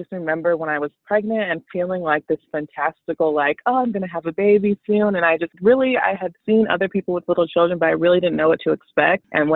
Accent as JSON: {"language": "English", "town": "Chicago", "region": "Illinois", "country": "United States", "tie": "born or raised there", "also_born_or_lived": "Houston, United States", "said": "we're based in Chicago. I was born in Houston, raised here"}